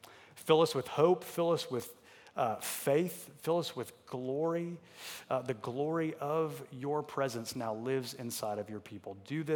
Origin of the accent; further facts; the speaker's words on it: Atlanta, Georgia, United States; he actually lived in a couple neighborhoods or a couple cities over from where I grew up in North Atlanta.